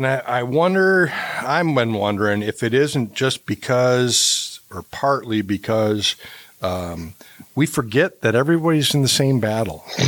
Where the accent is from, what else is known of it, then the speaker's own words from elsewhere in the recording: Milwaukee, Wisconsin, United States; also born or lived in Waukesha, Wisconsin / Northridge, California / Madison, Wisconsin / Middleton, Wisconsin; now in Prairie du Sac, United States; I've lived, born and raised in Milwaukee, so not too far from you down there in Chicago, and Waukesha, Wisconsin, and Northridge, California, and Madison, Wisconsin, Middleton, Wisconsin, and now in my wonderful old Prairie du Sac, so Wisconsin.